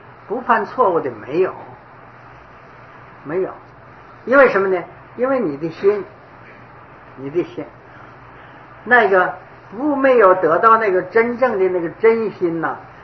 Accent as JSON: {"language": "Chinese", "country": "China", "said": "我们一般的人都不愿学这个法，因为我们中国人都好大"}